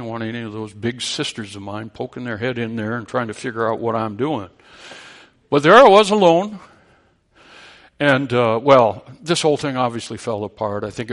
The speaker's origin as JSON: {"language": "English", "town": "Minneapolis", "region": "Minnesota", "country": "United States", "tie": "born or raised there", "said": "When I was a little boy, I grew up in South Minneapolis, in a nice little working class neighborhood on 28th Street and 17th Avenue"}